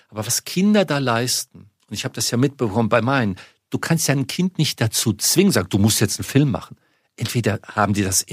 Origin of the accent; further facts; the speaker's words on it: Munich, Bavaria, Germany; Und dann war ich dann endlich auch mal in München, meiner Heimatstadt